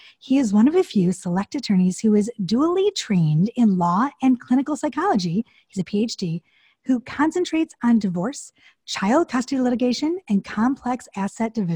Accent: Detroit, Michigan, United States; a lot of my friends that I'm from Detroit

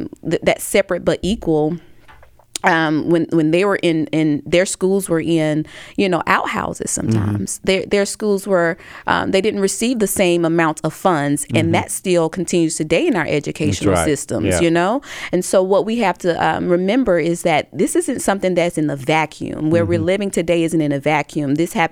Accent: Alabama, United States; this is the experience of me growing up in Alabama, growing up with parents who was not afraid of our history

